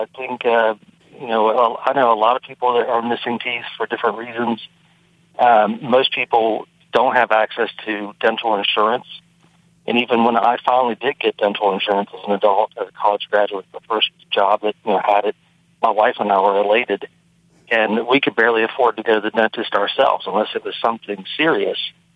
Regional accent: West Virginia, United States; growing up in West Virginia and living my adult years in West Virginia

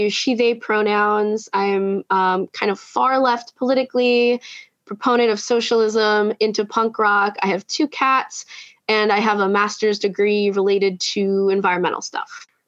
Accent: Philadelphia, Pennsylvania, United States

